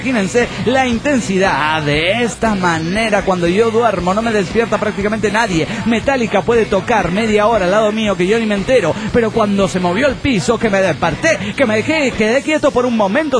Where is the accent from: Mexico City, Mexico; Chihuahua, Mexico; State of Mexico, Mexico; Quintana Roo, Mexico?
State of Mexico, Mexico; Ecatepec; de Catepec.